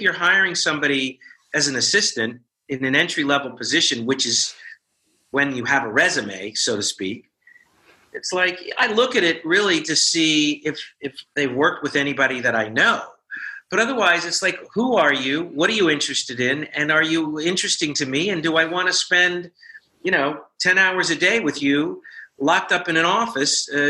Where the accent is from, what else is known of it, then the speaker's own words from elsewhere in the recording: Newport News, Virginia, United States; and I grew up in Newport News, Virginia, we didn't have art films.